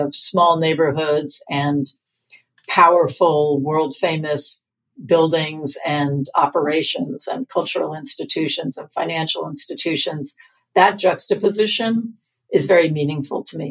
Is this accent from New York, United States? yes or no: yes; Queens, New York, United States; I would say that in this neighborhood that I grew up in Queens, there's a certain rise in the neighborhood where you can look back and see the tallest buildings of the New York City skyline.